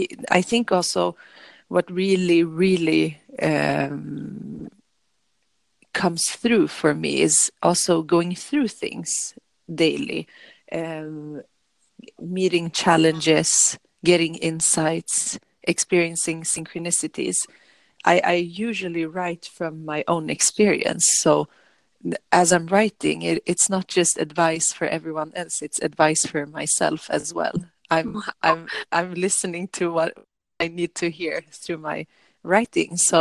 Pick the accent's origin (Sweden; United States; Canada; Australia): Sweden; so I'm from Sweden